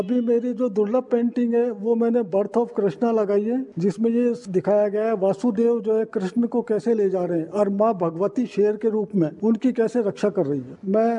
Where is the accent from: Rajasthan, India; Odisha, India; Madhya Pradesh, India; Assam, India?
Rajasthan, India; Jaipur; और मैं राजस्थान जयपुर से आया हूँ।